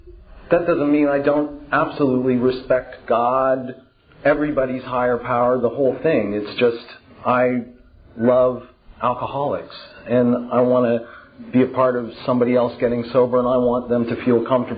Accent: San Francisco, California, United States; I was born in San Francisco, right in the middle of the Haight-Ashbury. It was an accident that I grew up there.

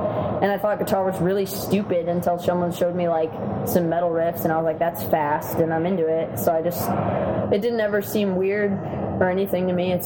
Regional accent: Madison, Wisconsin, United States; I'm from Madison, Wisconsin

